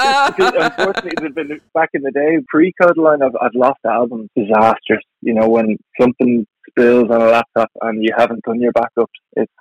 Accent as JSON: {"language": "English", "country": "Ireland", "said": "Well, I think that's the brilliant part of being Irish, isn't it?"}